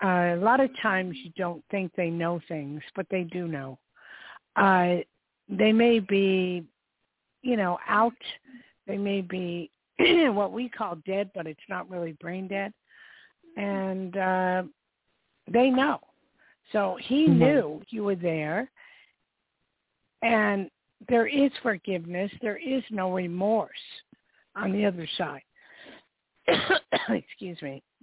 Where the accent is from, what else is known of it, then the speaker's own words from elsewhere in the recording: United States; I grew up in New Jersey, New York.